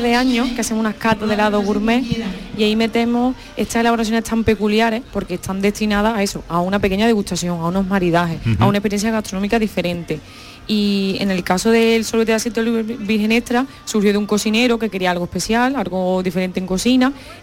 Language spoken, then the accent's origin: Spanish; Estepa, Andalusia, Spain; Y claro, como somos de Estepa, pues también hacemos helado de mantecado